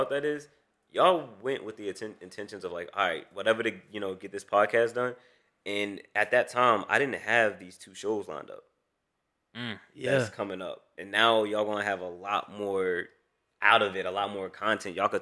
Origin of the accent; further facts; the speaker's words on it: Montclair, New Jersey, United States; Oh, I grew up in Montclair, New Jersey, man.